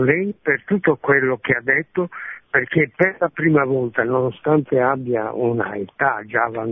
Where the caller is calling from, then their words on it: Cagliari, Sardinia, Italy; siamo da Cagliari.